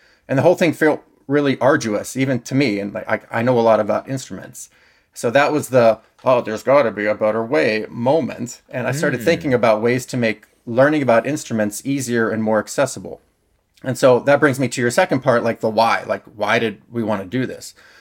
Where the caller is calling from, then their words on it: Las Vegas, Nevada, United States; I'm calling from Las Vegas, Nevada, and I'm the co-founder of Kidenza.